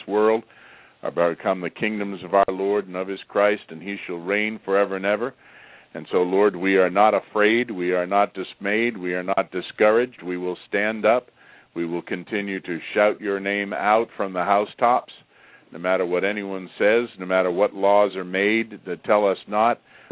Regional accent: United States; that's why I always tell people I'm thoroughly American, American-made, all-American parts, and I'm not ashamed to say so.

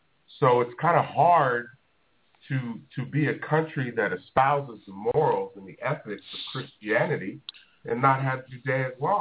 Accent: United States; So me as an American, if I go to another country, yeah, I should be able to practice my cultural beliefs.

